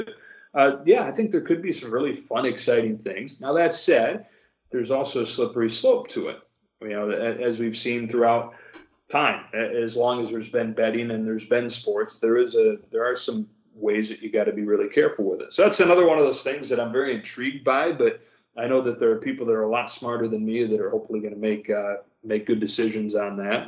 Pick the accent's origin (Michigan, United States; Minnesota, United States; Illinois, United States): Michigan, United States; So I would have had a hard time, you know, growing up in Michigan. I grew up a Notre Dame fan